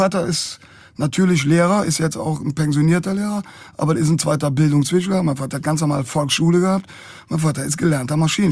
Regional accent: Cologne, North Rhine-Westphalia, Germany

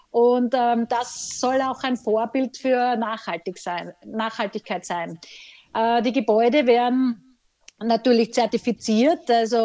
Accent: Graz, Styria, Austria; in meiner Heimat Graz

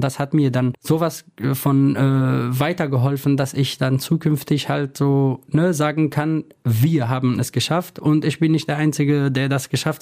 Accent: Afrin, Aleppo Governorate, Syria; now in Neuss, Germany; Genau, Afrin ist meine Heimatstadt, genau wie Neuss.

